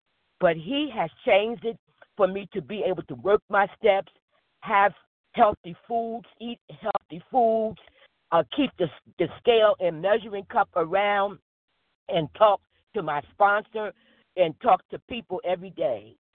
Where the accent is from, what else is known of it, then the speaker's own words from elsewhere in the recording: Newark, New Jersey, United States; because I came from Newark, and we didn't have what we just wanted to pick.